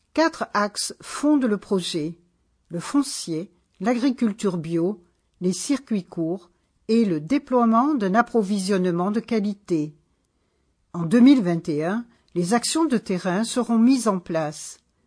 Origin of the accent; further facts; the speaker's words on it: Metz, Grand Est, France; born there; Je suis née à Metz et j'ai toujours été passionnée par le monde rural.